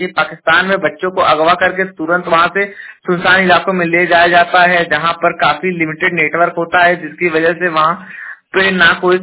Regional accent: Jaunpur, Uttar Pradesh, India; और मैं उत्तर प्रदेश के जौनपुर जिले का निवासी हूं

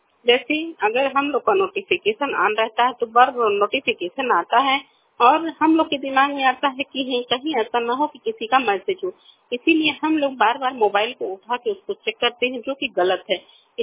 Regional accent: Basti, Uttar Pradesh, India; मैं 32 साल की हूँ, मैं बस्ती आवास विकास से हूँ।

